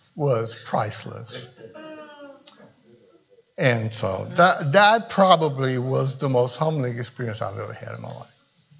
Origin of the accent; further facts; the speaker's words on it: Michigan, United States; The truth of the matter is I'm not from the area. He said, you're not, huh? I said, no. Where are you from? I said, I'm from Michigan.